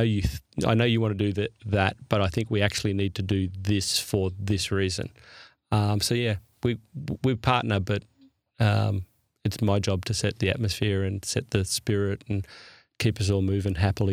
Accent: Australia; I grew up in Australia, so I unfortunately missed that.

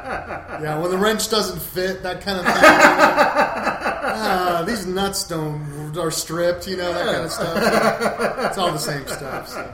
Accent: Fullerton, California, United States; also born or lived in Downey / Los Feliz; now in Huntington Beach, United States; Yeah, I was born in Downey, actually. Yeah. And I grew up in Fullerton and lived in Los Feliz, Silver Lake area for a lot of my life. And right now, I am in Huntington Beach.

